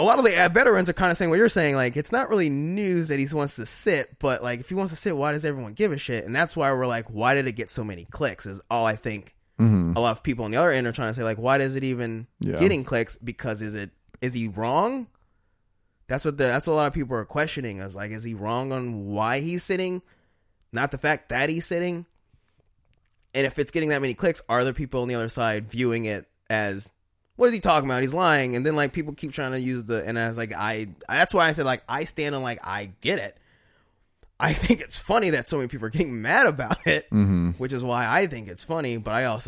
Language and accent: English; Denver, Colorado, United States; I'm from Denver. I'm from the city that had Abdul Raif do it, the former Nugget.